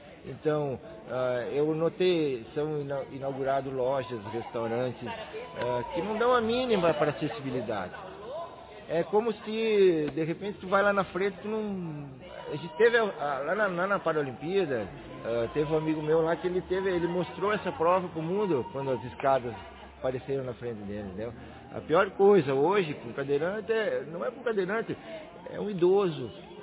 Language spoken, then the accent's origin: Portuguese; Frederico Westphalen, Rio Grande do Sul, Brazil; eu tenho 44 anos, sou natural aqui de Frederico Mesa.